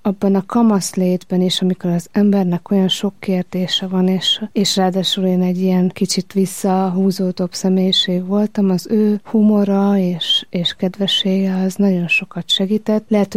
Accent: Somogy, Hungary; Igen, somogyi vagyok, és Fonyódligeten töltöttem a nyarakat, tavasz, teleket is aztán, és hát nagyon kötődöm a régió.

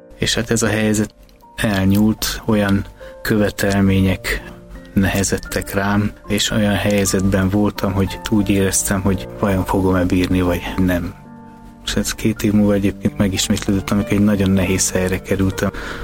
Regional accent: Hungary; magyar gyerek vagyok, majd kibírom

